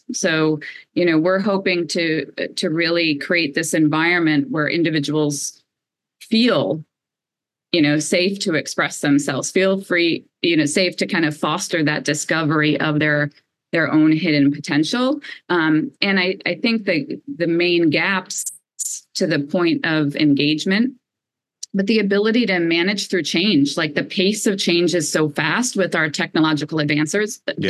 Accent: Northeast, United States; We're both from the Northeast.

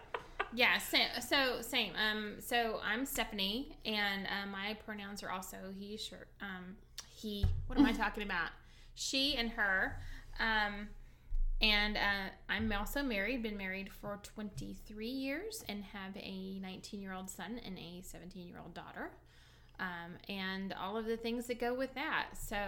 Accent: Texas, United States; Texas refugees living in Georgia and quietly yearning for true Tex-Mex food

